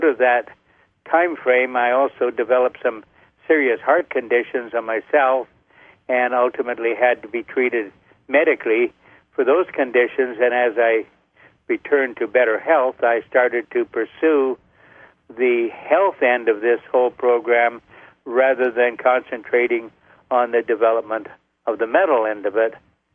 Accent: Canada; born there; I'm actually a Canadian and U.S. citizen, born in Canada to a U.S. mother. So I have both citizenships.

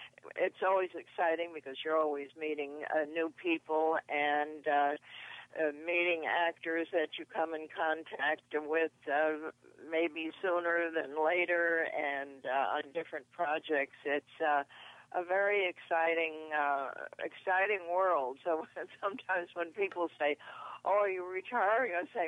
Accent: Brooklyn, New York, United States; born there; It's called … because I was born in Brooklyn.

